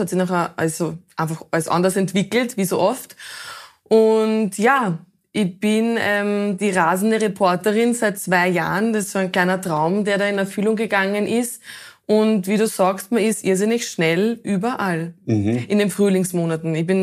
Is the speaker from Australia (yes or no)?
no; Ladendorf, Lower Austria, Austria; ich komme aus Ladendorf, also einer Ortschaft in der Nähe von Mistelbach.